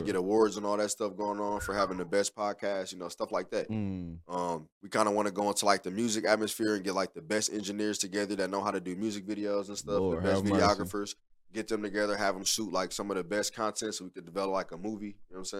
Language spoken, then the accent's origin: English; Milwaukee, Wisconsin, United States; also born or lived in Haiti; Yeah, man, I'm from Milwaukee, bro